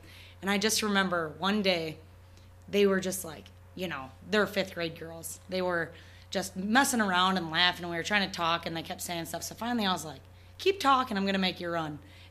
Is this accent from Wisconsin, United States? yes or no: yes; South Wayne, Wisconsin, United States; But I'm from South Wayne, Wisconsin. That's just not a thing.